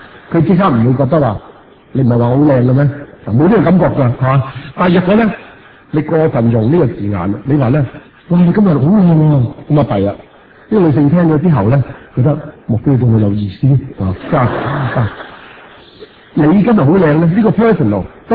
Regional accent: China; 我哋中国人好怕呢个字亲密

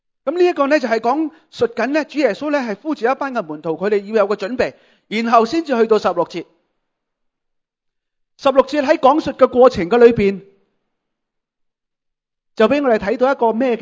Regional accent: Guangdong, China; 如果我哋喺同呢广东人或者我哋中国人去讲天国近了

